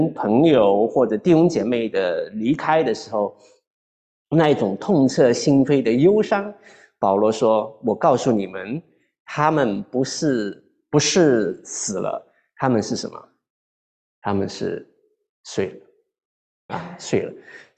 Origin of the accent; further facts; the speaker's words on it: China; 这个是我们中国人非常传统的一个观念跟看法。